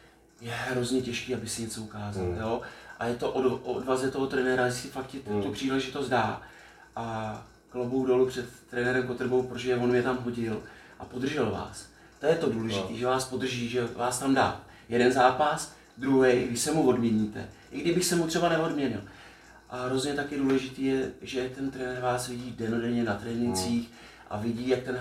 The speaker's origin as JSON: {"language": "Czech", "town": "Příbram", "region": "Central Bohemian Region", "country": "Czechia", "tie": "born or raised there", "said": "Já jsem rodák Příbramák a tohleto a na Příbram nedám dopustit"}